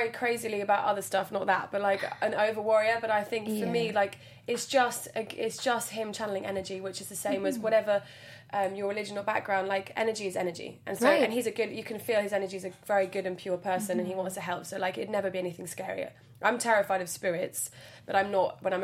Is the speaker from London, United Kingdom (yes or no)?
yes; London, United Kingdom; Like, I'm from London and I'm sat in a car with a psychic